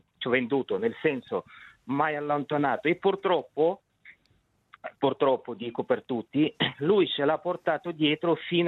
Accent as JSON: {"language": "Italian", "country": "Russia", "said": "per me, essendo russo, sbagliatissima"}